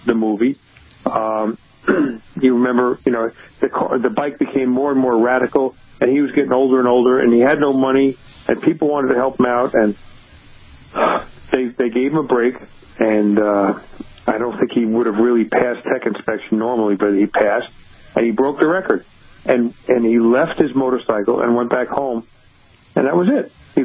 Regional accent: New York, United States; and he knew I was from New York.

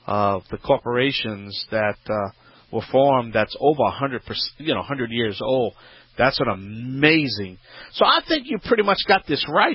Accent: Louisiana, United States; That's right … I'm the originator.

